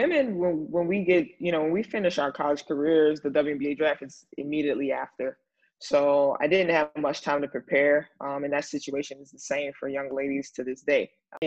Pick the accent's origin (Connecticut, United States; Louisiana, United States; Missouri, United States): Louisiana, United States; Harvey; I'm born and raised in New Orleans, actually on the West Bank, so Harvey, Louisiana, specifically, right outside of New Orleans.